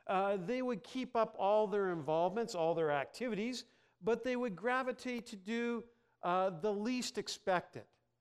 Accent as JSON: {"language": "English", "country": "Canada", "said": "I'm Canadian, right?"}